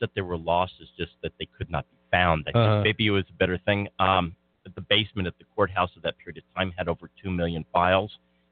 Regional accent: Las Cruces, New Mexico, United States; Well, I'm from Las Cruces. I was born and raised here, and I've lived here my entire life, except for 3 years in law school.

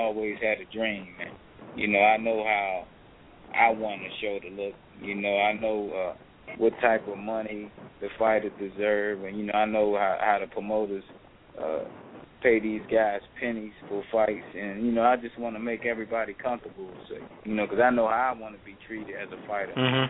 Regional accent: Washington, District of Columbia, United States; Yeah, Washington, D.C. I'm from Washington, D.C.

